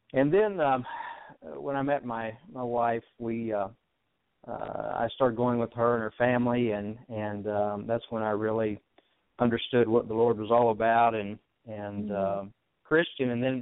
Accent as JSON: {"language": "English", "town": "Chinook", "region": "Kansas", "country": "United States", "tie": "born or raised there", "said": "Well, I was raised in Chinook, Kansas, down here in the southeast corner of the state"}